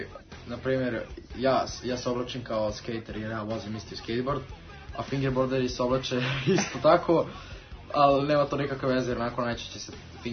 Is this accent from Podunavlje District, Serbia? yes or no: no; Belgrade, Serbia; ja sam profesionalni fingerboarder iz Beograda